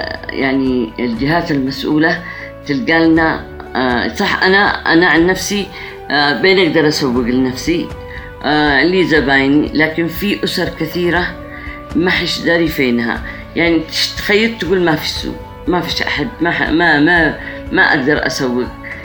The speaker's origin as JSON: {"language": "Arabic", "region": "Aden", "country": "Yemen", "said": "بس أنا عدني يعني ما رضيت للخارج، من خارج اليمن"}